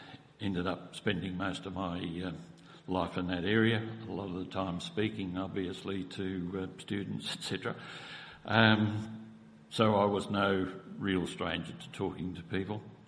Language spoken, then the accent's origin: English; Preston, Victoria, Australia; I was born and raised in Preston, not far from here, up in the northern suburbs there, and spent all my early years there.